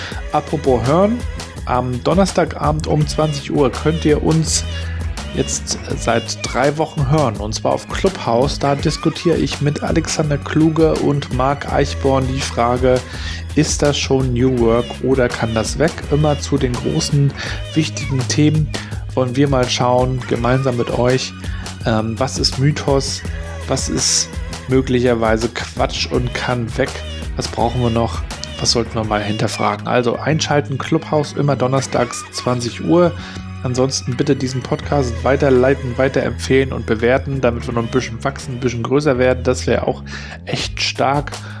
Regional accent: Rostock, Mecklenburg-Vorpommern, Germany; Ich natürlich als Rostocker bin da sowieso begeistert an dem Thema dran.

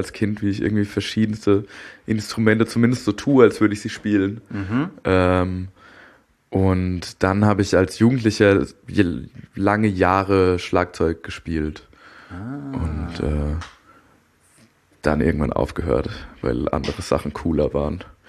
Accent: Darmstadt, Hesse, Germany; Genau, in Darmstadt bzw. Griesheim bei Darmstadt, nicht Frankfurt-Griesheim. Verwechslungsgefahr. Ja, ich bin in der Nähe aufgewachsen

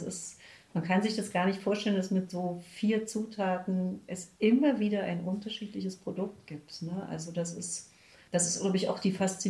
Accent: Berlin, Germany; born there; als gebürtige Berlinerin bin ich ja da meist auch nicht sehr fein.

